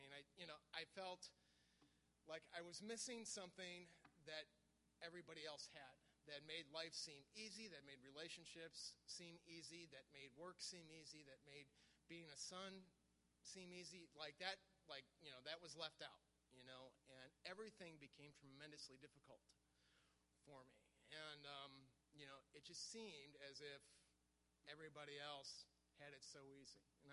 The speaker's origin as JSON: {"language": "English", "town": "Milwaukee", "region": "Wisconsin", "country": "United States", "tie": "born or raised there", "said": "But I remember having a great home and growing up in Milwaukee, Wisconsin, and thinking, you know, that, you know, I had a pretty good life here."}